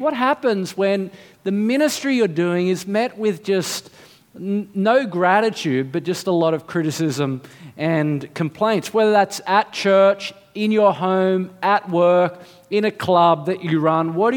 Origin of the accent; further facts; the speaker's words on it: Australia; born there; I'm an Aussie, I was born here